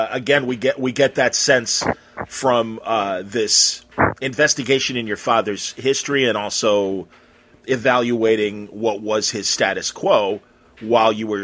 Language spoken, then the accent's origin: English; Wilmette, Illinois, United States; I mean, you know, I'm from Wilmette, Illinois, and am I correct?